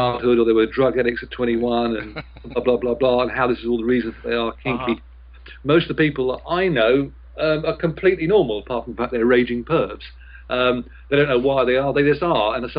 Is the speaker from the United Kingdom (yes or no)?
yes; London, United Kingdom; this may surprise you, but I'm actually English. Get out. Yeah, I know. It's always a killer, that one. Born and bred in London